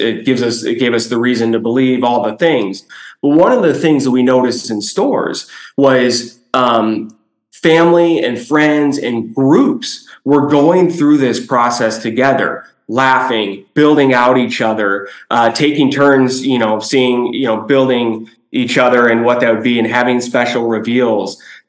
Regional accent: Chicago, Illinois, United States; I'm born and raised in Chicago, a kid in the 90s.

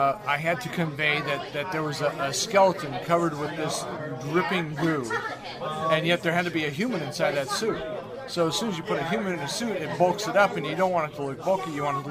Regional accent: Pasadena, California, United States; from Pasadena, California.

